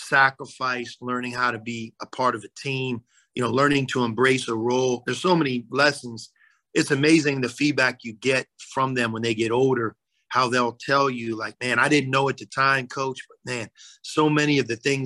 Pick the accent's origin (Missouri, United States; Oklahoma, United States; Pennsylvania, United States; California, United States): Pennsylvania, United States; Pittsburgh; Born and raised in Pittsburgh, went to Pitt.